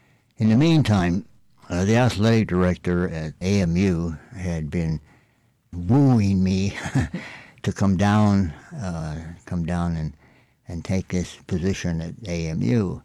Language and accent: English; Pennsylvania, United States; moved away as an adult; That was in the mountains of Pennsylvania.